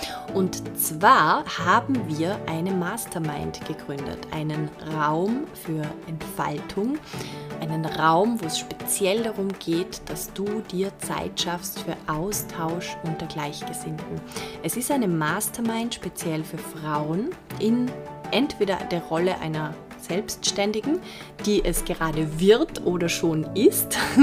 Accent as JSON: {"language": "German", "region": "Vorarlberg", "country": "Austria", "said": "von einem der größten Sozialdienstleister in Vorarlberg, wo ich herkomme"}